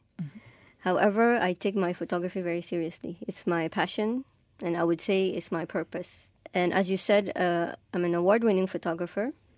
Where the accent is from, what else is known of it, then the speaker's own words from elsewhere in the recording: Mauritius; Mauritius definitely does not have as interesting wildlife as here.